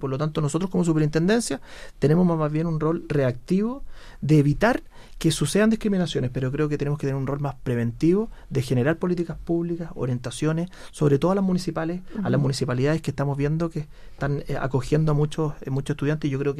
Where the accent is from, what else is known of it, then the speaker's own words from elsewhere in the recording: Chile; nosotros como chilenos debemos buscar